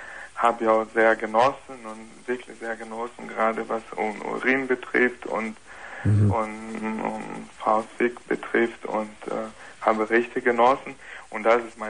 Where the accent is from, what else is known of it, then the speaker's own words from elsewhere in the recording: Brazil; Brasilianer.